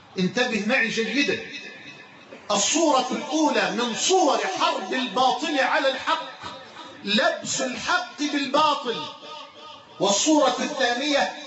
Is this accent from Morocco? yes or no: no; Dikirnis, Dakahlia, Egypt; وأنا لا أخاطب آبائي وأحبابي من أهلي في بلدتنا ومركزنا في مركز ذكرنس فحسب